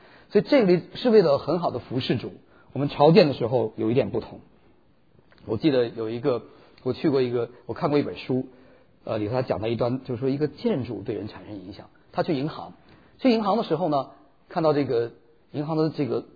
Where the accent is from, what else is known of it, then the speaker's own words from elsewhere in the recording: Lanzhou, Gansu, China; 但是我那时候在兰州长大，